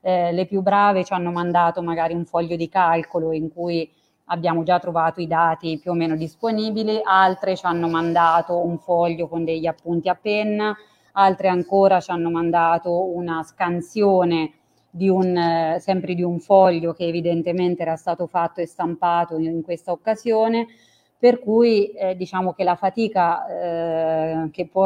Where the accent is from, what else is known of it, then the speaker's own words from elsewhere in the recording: Umbria, Italy; Io sono umbra, quindi ci tengo a dire che questa cosa è venuta direttamente da noi